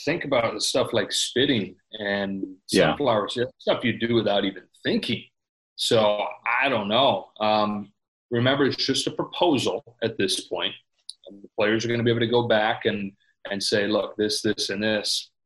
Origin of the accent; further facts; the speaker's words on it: Midwest, United States; We're all from the Midwest, and it has some of that Midwest feel to it.